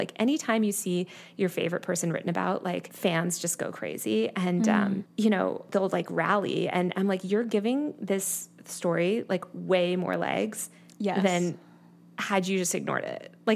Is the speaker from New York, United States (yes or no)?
yes; New York City, New York, United States; and I'm from New York City originally